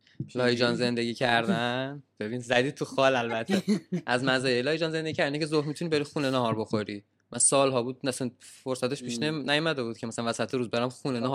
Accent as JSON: {"language": "Persian", "region": "Isfahan", "country": "Iran", "lives_now": "Tehran, Iran", "said": "من یادم نمیره وقتی که از اصفهان اومدم تهران، از سرعت پایین راه رفتن آدم تو خیابونه اصفهان عصبانی میشدم"}